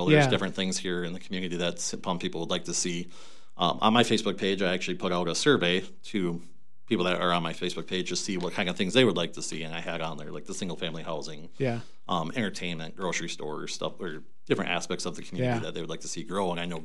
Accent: Viroqua, Wisconsin, United States; also born or lived in Milwaukee; So I've lived in the Viroqua area for quite some time now. So originally I was born in Milwaukee back in 1995. So moved to the Viroqua area with my mother when I was in fourth grade and graduated high school here in 2013.

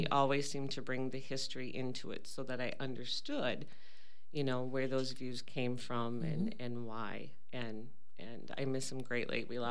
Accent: Viroqua, Wisconsin, United States; Oh, well, I grew up here in Viroqua during a time when summers were spent at the outdoor swimming pool and winters were spent at the Park Bowl ice skating

